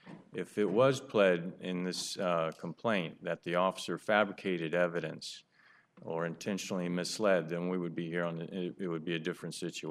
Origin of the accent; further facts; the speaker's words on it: Lakeland, Florida, United States; Good morning. … from Lakeland, Florida.